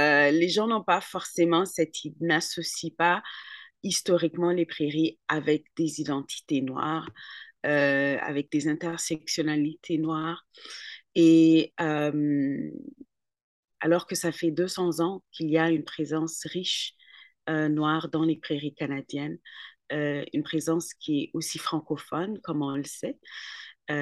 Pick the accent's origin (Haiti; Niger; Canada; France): Niger; J'ai vécu au Niger, j'ai grandi au Niger. Ma grand-mère, donc moi j'ai grandi dans les années 90.